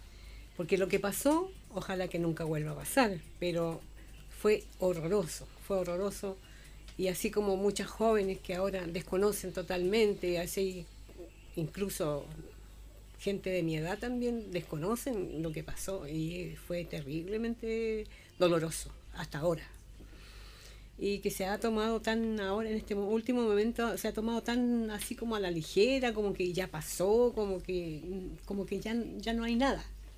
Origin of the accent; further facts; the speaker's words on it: Buin, Santiago Metropolitan Region, Chile; moved away as an adult; now in Coquimbo, Chile; Yo realmente no soy de acá de Coquimbo, de la cuarta región, pero ya hace como 30 años que estoy acá. Yo vivía en Maipo, en la comuna de Buin.